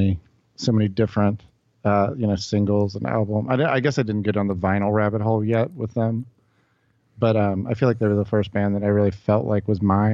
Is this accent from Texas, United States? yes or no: no; Memphis, Tennessee, United States; moved away as an adult; also born or lived in New York; I grew up in Memphis. I just I moved away from here when I was about 18 and just went to go to college, and then afterwards New York.